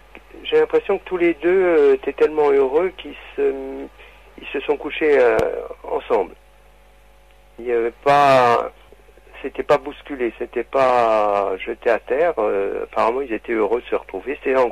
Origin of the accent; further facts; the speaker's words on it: Nancy, Grand Est, France; born there; Effectivement, je suis né à Nancy.